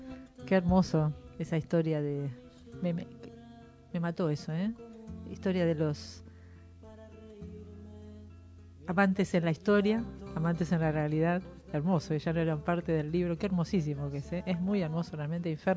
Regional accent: Argentina; a querernos como, como país, como nación y como gente argentina.

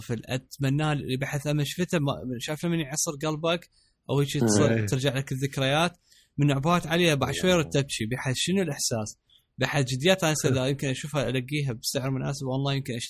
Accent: Iraq; حتى الاكشن فيجر مالتهم كان عندنا بالعراق

